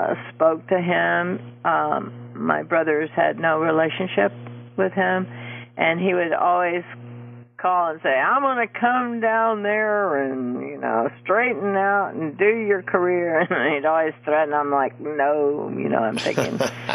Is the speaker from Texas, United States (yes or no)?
yes; Fort Worth, Texas, United States; I grew up in Fort Worth, Texas. I'm the oldest of five. I have four brothers. And that's where I grew up.